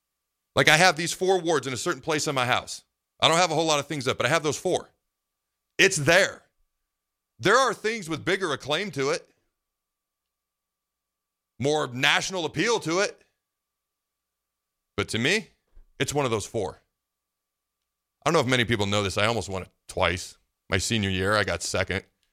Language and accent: English; Nebraska, United States; As soon as he heard I was from Nebraska